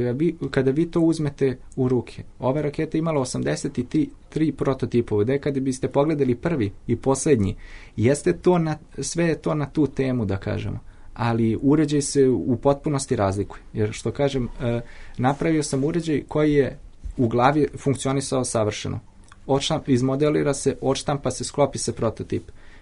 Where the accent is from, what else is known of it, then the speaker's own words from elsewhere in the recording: Crepaja, Vojvodina, Serbia; Ja sam rodom iz Crepe, to je jedno selo i mi tamo imamo radionicu.